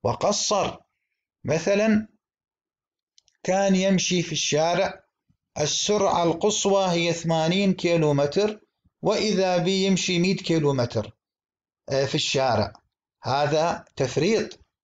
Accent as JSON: {"language": "Arabic", "country": "Iraq", "said": "نحن الآن في بلدنا العراق أغلب البيوع عندنا هي تكون بالآجل"}